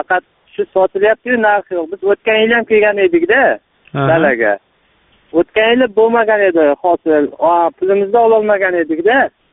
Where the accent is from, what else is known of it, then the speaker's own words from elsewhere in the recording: Urgench, Khorezm Region, Uzbekistan; Biz Xorazmdanmiz. Xorazmda Urganchdanmiz.